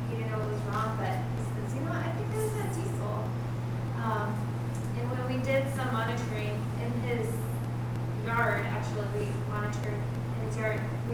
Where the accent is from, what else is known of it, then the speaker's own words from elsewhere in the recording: Kansas City, Kansas, United States; I'm a resident, or I was born and raised in Argentina, which is in KCK, next to the second largest rail yard in the U.S.